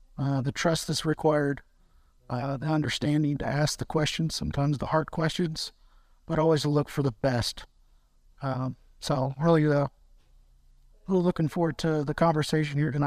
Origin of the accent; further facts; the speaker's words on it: Jamesport, Missouri, United States; now in Trenton, United States; I'm originally from the Jamesport area. I've lived a lot of different places over the years. Moved back to Trenton back in 2015.